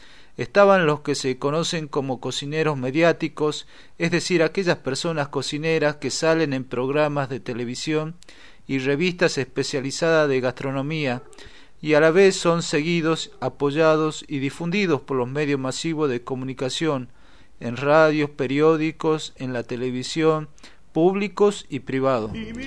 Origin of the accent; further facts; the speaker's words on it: Northwest Argentina, Argentina; un grupo de personas del noroeste argentino que nos reunimos para investigar, estudiar y difundir la gastronomía andina